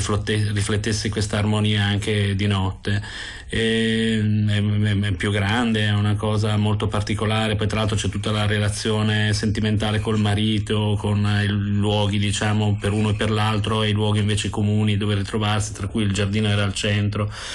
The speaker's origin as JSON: {"language": "Italian", "town": "Milan", "region": "Lombardy", "country": "Italy", "tie": "born or raised there", "said": "io le piante in verità le ho scoperte dove sono nato e cresciuto, cioè a Milano."}